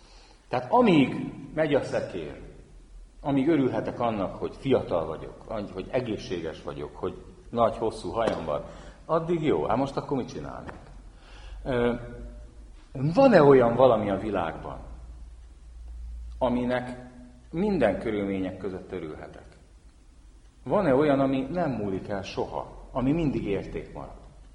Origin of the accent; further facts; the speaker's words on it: Budapest, Hungary; hát lévén ott a két metró megállóra a Fradi stadiontól nőttem föl gyerekkorban, tehát még József Attila lakótelepi gyerekként mi a bánat lehetett volna más az ember, mint Fradi drukker